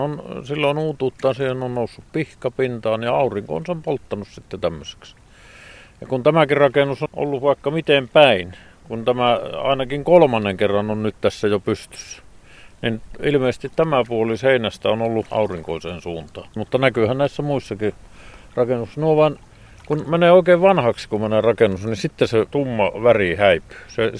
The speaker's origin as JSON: {"language": "Finnish", "town": "Kolari", "region": "Lapland", "country": "Finland", "said": "Minä olen kotoisin tuolta Tornionjokivarasta Kolarin sieppijärveltä."}